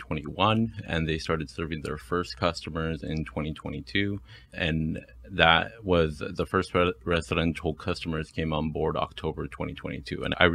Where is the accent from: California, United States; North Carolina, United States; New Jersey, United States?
California, United States; Anaheim; I was born in Anaheim, raised in Anaheim my whole life. I'm now a resident of Fullerton.